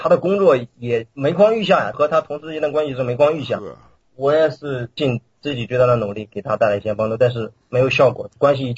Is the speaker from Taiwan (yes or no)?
no; Henan, China; 现在放到了这个我们老家河南了